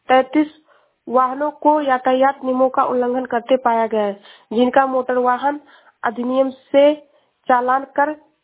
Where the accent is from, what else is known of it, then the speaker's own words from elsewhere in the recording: Shravasti, Uttar Pradesh, India; मैं जिला श्रावस्ती से हूँ।